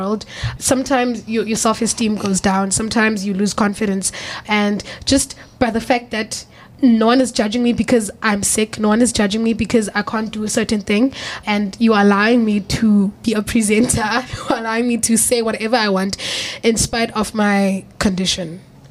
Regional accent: Delft, Western Cape, South Africa; I am a girl from Edoft. It's a township. It's like rated number one in crime. Come on. Who would think someone from Delft would win idols?

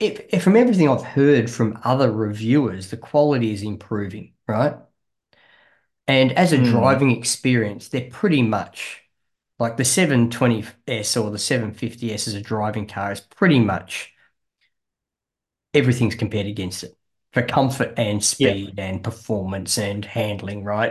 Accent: Australia; She's an Aussie. I'm an Aussie.

